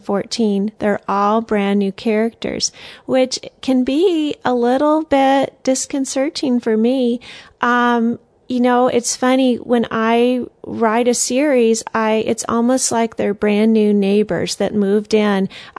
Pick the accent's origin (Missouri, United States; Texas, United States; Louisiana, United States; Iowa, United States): Texas, United States; also born or lived in Colorado; now in Cincinnati, United States; I grew up in Texas, so I'm definitely not Amish and don't have any ties to the Amish. But after living in Texas and then teaching school in Colorado too